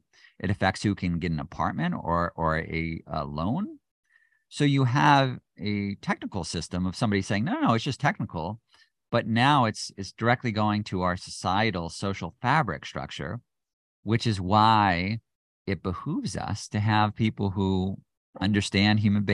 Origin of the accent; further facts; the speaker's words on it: United States; we still view it as this, like, especially as an American, like, wait a minute, this is my free expression.